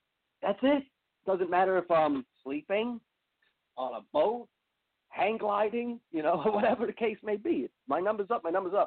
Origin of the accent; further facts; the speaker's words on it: New York, United States; I grew up in New York. I've been to Manhattan.